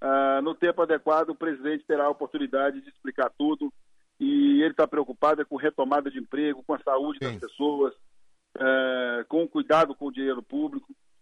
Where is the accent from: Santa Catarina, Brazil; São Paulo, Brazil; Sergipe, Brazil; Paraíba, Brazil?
Sergipe, Brazil; born there; Nasci em Sergipe e sou tocantinense há 30 anos, como todos que puderam nascer de novo no Tocantins.